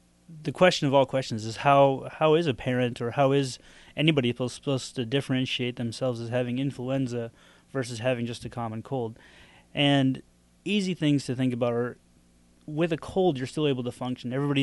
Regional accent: Fort Dodge, Iowa, United States; Yeah, I grew up in Fort Dodge and went to undergrad over at Iowa State

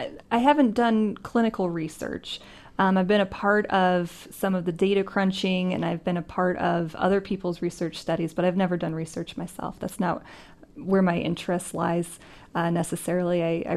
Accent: Indiana, United States; I grew up in Indiana. I'm a Hoosier born and raised.

